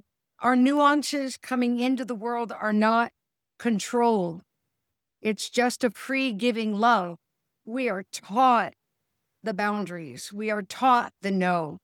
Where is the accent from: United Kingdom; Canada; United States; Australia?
United States; now in Southwest Florida, United States; I'm from the United States. I live in Southwest Florida